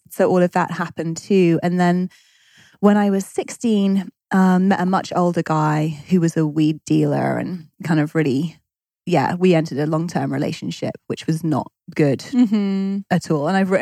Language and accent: English; London, United Kingdom; also born or lived in Suffolk; I grew up in London born and bred. Although I had a few sort of early formative years in a very wild part of the English countryside, a county known as Suffolk